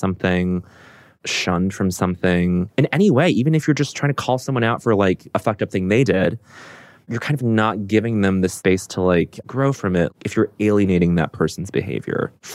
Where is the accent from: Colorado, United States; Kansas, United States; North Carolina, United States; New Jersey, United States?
Colorado, United States; Aurora; I grew up in Aurora, Colorado, suburb outside of Denver.